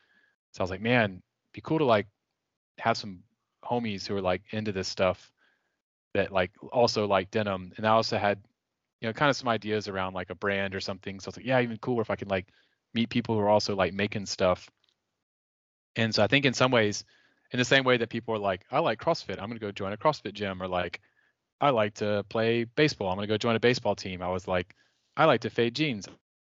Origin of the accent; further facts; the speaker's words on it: Austin, Texas, United States; who still probably lives in my hometown of Austin.